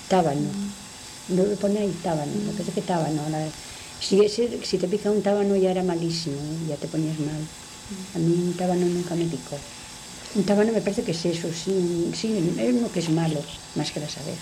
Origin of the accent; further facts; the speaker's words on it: Castro, Spain; Yo cuando me crié en Castro, pues recogía unas castañas.